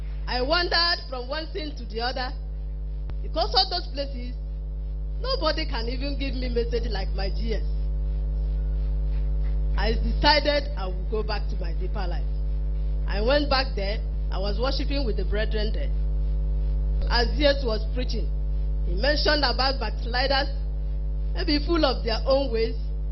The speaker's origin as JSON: {"language": "English", "town": "Umuahia", "region": "Abia", "country": "Nigeria", "said": "I'm from Timber Branch in Umuahia region."}